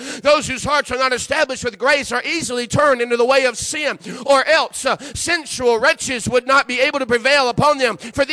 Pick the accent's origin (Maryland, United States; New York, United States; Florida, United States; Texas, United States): Florida, United States; moved away as an adult; I grew up in Florida ever since till I was 19, and I moved, went to college. For all my childhood years, teenage years, I grew up the same place, down in Florida.